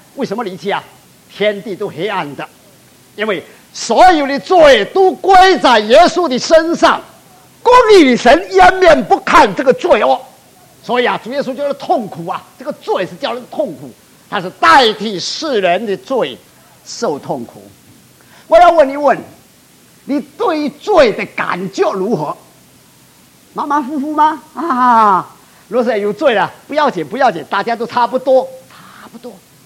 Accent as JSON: {"language": "Chinese", "country": "China", "said": "我不是说我身为中国人讲孝亲"}